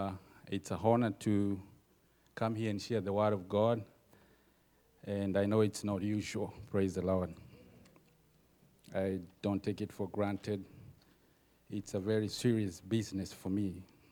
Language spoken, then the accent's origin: English; Austin, Texas, United States; I'm born again, washed by the blood of Jesus. I'm from Austin